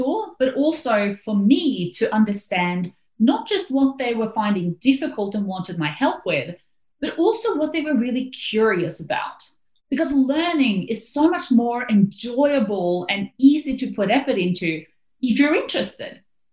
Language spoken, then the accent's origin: English; Norway; So as you mentioned, I grew up in Norway.